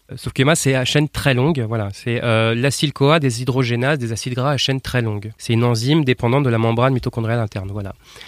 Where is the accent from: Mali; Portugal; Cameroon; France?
France; Nantes, Pays de la Loire; moi je viens de France, née à Nantes